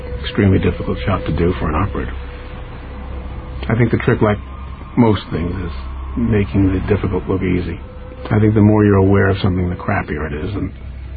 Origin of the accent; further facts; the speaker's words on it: New York City, New York, United States; Now, again, I'm a Jewish guy. I grew up in New York City as an art student, and most, if not all, art students spend time in churches drawing, sketching.